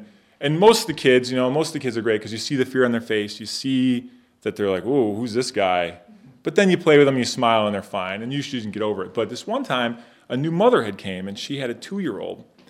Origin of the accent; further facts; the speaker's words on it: Illinois, United States; But I grew up in Illinois, in suburban Chicago, and I started going to a church there, and the church is in Naperville, Illinois